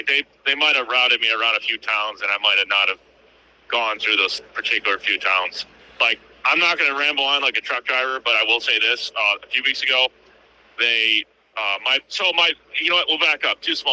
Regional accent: Naples, New York, United States; I am from Naples, New York.

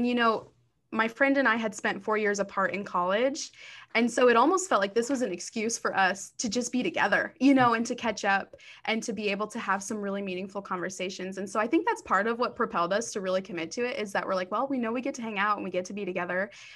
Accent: Michigan, United States; I'm originally from Michigan

